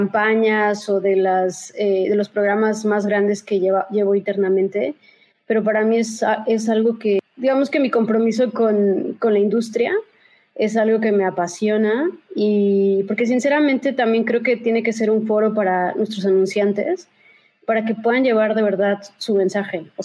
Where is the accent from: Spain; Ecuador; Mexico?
Mexico; nosotros como mexicanos